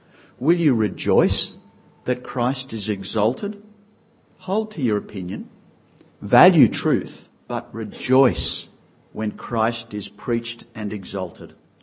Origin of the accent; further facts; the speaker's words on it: Port Macquarie, New South Wales, Australia; When I was 17, I grew up in Port Macquarie